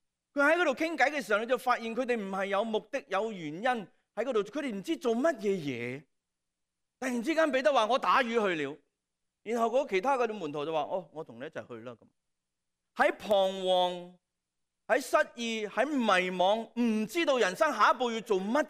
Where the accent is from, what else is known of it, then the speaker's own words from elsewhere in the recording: Hong Kong; 我们香港人